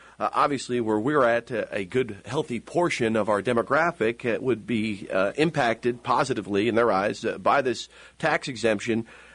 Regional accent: Northeast, United States; I'm from the Northeast originally. I've been here for 20-plus years.

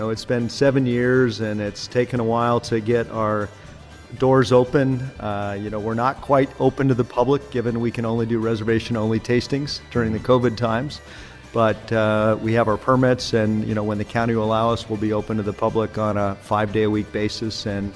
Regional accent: Marin, California, United States; also born or lived in Santa Rosa; So I was born in Santa Rosa, raised in Marin, got involved in the Silicon Valley for 25 years, and then worked in San Francisco.

